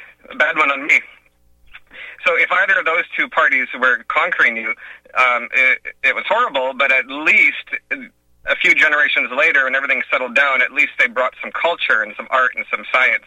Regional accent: Vancouver, British Columbia, Canada; I'm coming from Vancouver, Canada, where it's like a 50% Chinese population

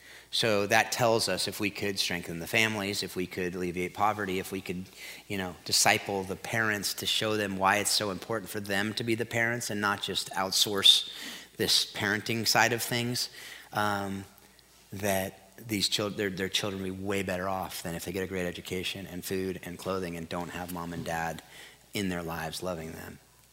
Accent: Folsom, California, United States; they are way healthier than most of the families in my hometown in Folsom, California, in my neighborhood.

